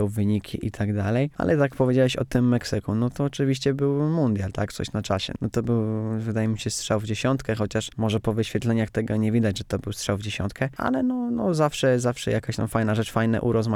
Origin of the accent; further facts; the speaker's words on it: Nowe Miasto Lubawskie, Warmian-Masurian Voivodeship, Poland; Jestem człowiekiem z Nowego Miasta.